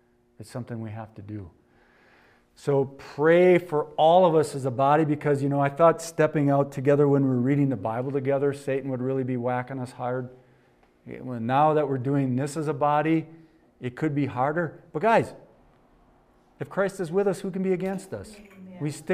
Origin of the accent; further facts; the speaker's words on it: Wisconsin, United States; born there; also born or lived in Minnesota; I said, I was born in Wisconsin, lived in Minnesota.